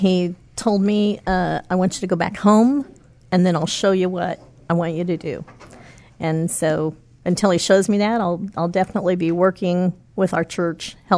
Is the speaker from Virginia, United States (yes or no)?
no; Missouri, United States; I'm from Northwest Missouri.